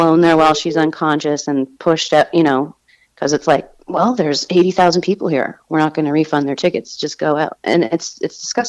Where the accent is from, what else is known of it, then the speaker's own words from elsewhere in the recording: Canada; now in United States; me being a Canadian in America at that time, it was a very interesting time to be there